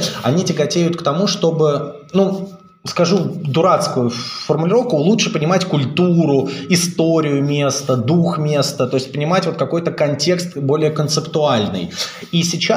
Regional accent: Moscow, Russia; свою родную Москву, где я коренной житель и обожаю ее

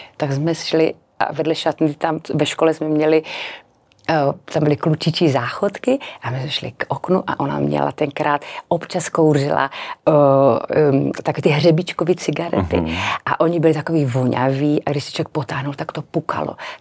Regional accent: Slovakia; Czech is a second language; i to, že jsem Slovenka

